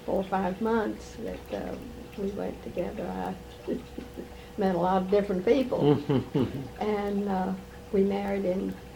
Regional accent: Washington, District of Columbia, United States; I was from Washington, D.C. Mm-hmm. Seven generations lived in Washington. I met Bobby in Washington.

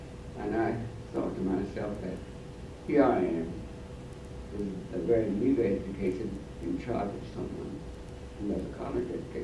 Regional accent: Atlanta, Georgia, United States; born there; I was born in Atlanta, Georgia, February 9th, 1925.

